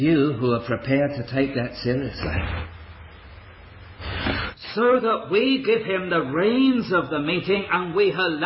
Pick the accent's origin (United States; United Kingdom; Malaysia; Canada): United Kingdom; England; I am, as an Englishman, linked with you as Australians so closely